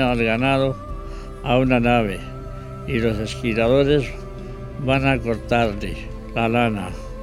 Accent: San Juan de la Nava, Castile and León, Spain; donde hablamos de las historias de mi pueblo, San Juan de la Nava. Un pequeño pueblo de 500 habitantes, situado en la provincia de Ávila, a 30 kilómetros de la ciudad.

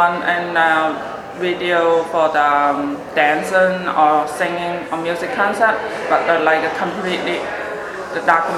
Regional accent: Guangdong, China; moved away as an adult; China, southern of China.

